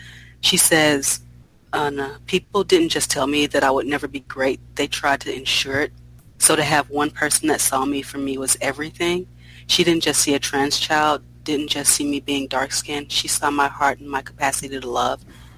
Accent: United States; I just thought, I'm American.

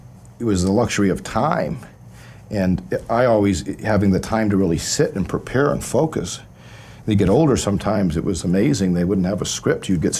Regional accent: Midwest, United States; You know, I was from the Midwest. I thought you're going to be polite.

